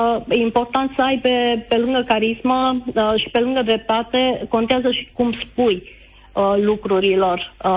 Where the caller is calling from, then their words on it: Oradea, Bihor County, Romania; Eu sunt din Oradea.